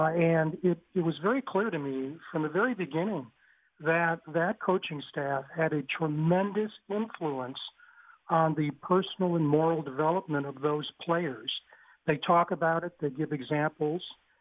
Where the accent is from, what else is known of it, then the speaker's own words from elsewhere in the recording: Batavia, New York, United States; I wrote for the local paper when I was growing up in Batavia, New York